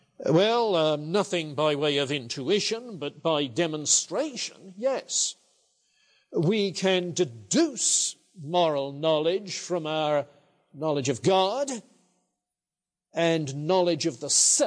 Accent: Dover, South East England, United Kingdom; I grew up in Dover on the southeast corner of England, in a Baptist family.

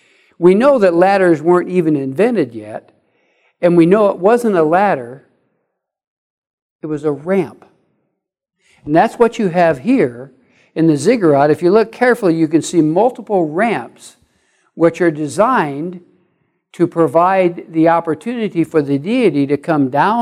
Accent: Midwest, United States; I came from the Midwest, and there we talked about Indian summer.

